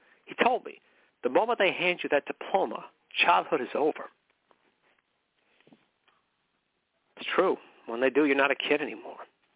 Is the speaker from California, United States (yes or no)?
yes; McKinleyville, California, United States; I did everything there was to do in my hometown of McKinleyville.